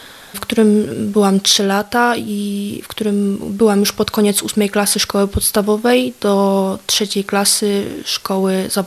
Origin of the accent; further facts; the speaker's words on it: Wrocław, Lower Silesian Voivodeship, Poland; Pochodzę z Wrocławia. Od 4 roku życia mieszkałam z mamą.